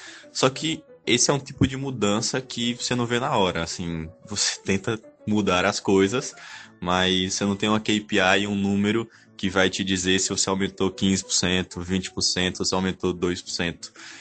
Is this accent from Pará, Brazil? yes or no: no; Petrolina, Pernambuco, Brazil